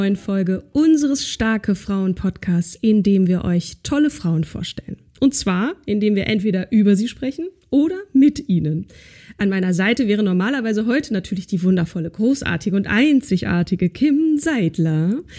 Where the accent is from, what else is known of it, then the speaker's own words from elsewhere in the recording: Schleswig-Holstein, Germany; Ich bin in Dithmarschen groß geworden, also nicht ganz so weit.